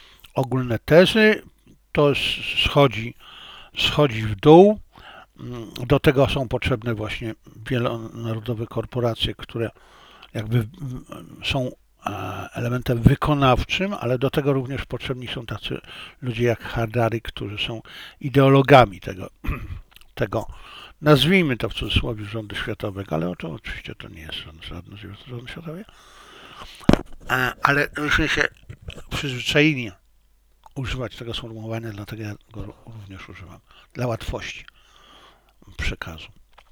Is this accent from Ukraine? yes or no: no; China; Jak Państwo wiecie, ja jestem Chińczykiem i Polakiem, więc mnie interesuje Polska